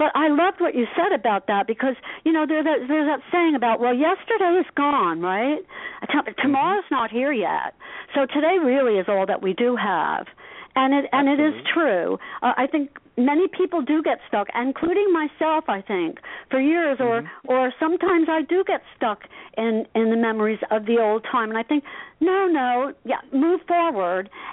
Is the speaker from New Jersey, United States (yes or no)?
yes; Asbury Park, New Jersey, United States; But I loved growing up in Asbury Park, and I went to Asbury Park High School for 1 year.